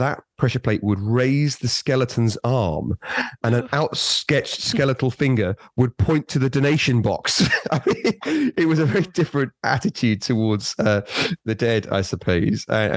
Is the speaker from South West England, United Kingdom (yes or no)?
no; East of England, United Kingdom; born there; I was born in West Suffolk Hospital